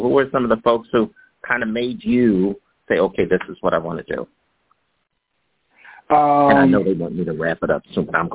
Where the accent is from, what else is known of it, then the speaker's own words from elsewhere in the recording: Philadelphia, Pennsylvania, United States; and I'm from Philly, folks, to know out there are fans. But Philadelphia is all about food, and family.